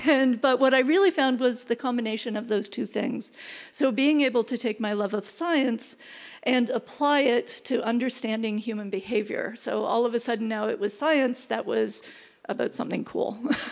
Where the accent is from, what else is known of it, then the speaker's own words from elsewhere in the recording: Canada; as I'm Canadian, went to the University of Toronto